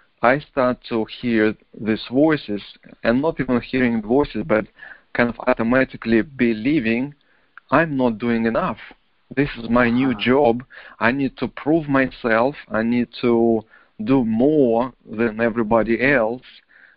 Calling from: San Francisco, California, United States; I'm calling back from San Francisco, and very excited to be on the show.

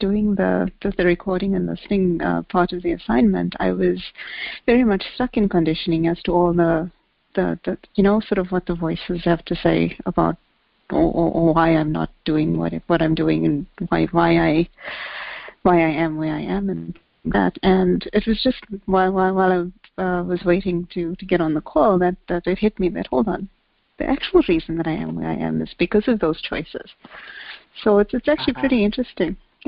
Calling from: South Africa; I'm from South Africa.

